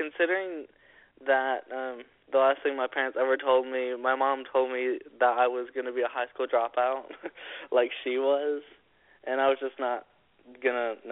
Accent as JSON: {"language": "English", "region": "New York", "country": "United States", "tie": "born or raised there", "said": "Well, actually, believe it or not, I was born and raised in New York."}